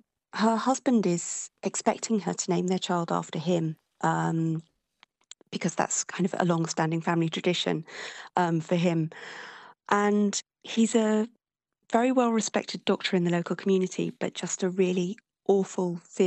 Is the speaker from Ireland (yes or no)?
no; England, United Kingdom; also born or lived in Australia; I'm from England, although when I was six, I moved to Australia for a couple of years because of my father's work. But I have spent the rest of my life in England, and I live just outside London with my husband and have two grown-up children.